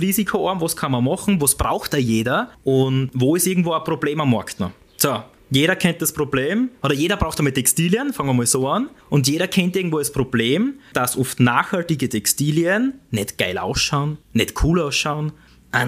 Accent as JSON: {"language": "German", "town": "Breitenau", "country": "Austria", "said": "ich komme aus der Breitenau, okay? Das heißt, wo Bauern sind, Landwirt sind, wo..."}